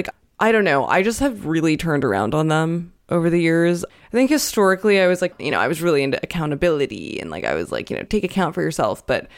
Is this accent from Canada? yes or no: yes; Canada; I mean, I'm Canadian